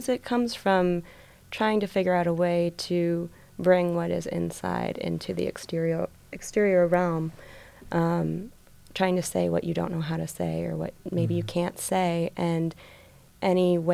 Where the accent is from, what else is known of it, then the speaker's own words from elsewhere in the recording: Midwest, United States; I think that maybe there was some nuance with being a Midwesterner that people didn't fully pick up on.